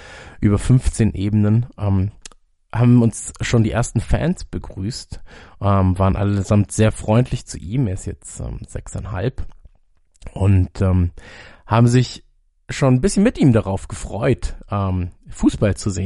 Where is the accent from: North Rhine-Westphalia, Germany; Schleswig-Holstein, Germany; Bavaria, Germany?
Bavaria, Germany; Munich; In München, in meiner Heimatstadt.